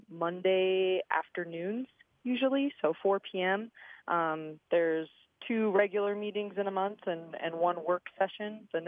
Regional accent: Butte, Montana, United States; And I came from Butte, Montana, which is one of the larger communities in Montana.

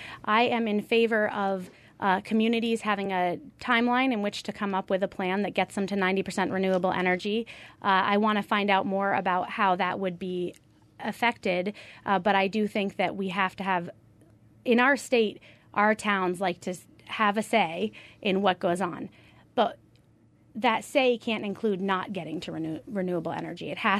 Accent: Brattleboro, Vermont, United States; I grew up in Vermont. I was born in Brattleboro Memorial Hospital. Part of my childhood includes, you know, jumping in lakes and rivers and drinking fresh, clean water.

